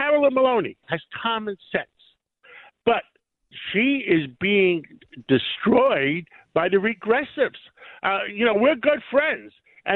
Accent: New York City, New York, United States; I grew up in Harlem. I grew up with all those people.

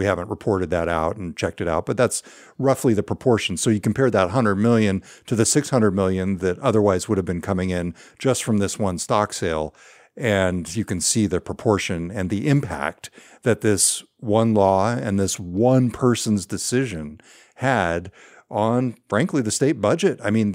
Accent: California, United States; now in Seattle, United States; I feel like I need to point out in full disclosure, I grew up in California.

